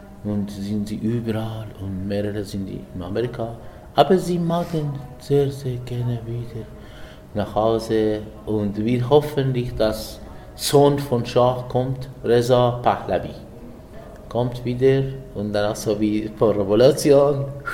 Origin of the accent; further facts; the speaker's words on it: Switzerland; German is a second language; das ist weiter mein Heimatland. Besonders die Berge, die Natur und die Schweiz Natur ist mir sehr, sehr interessant.